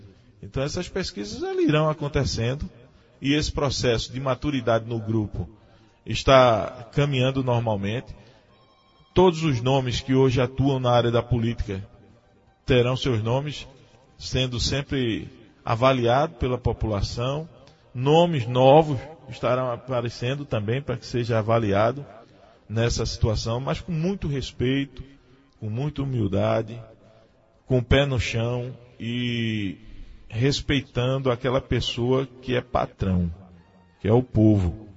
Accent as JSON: {"language": "Portuguese", "town": "Guaraci", "country": "Brazil", "said": "Na última vez que eu estive aqui em Guaraci, dando uma volta na minha terra, agosto, né?"}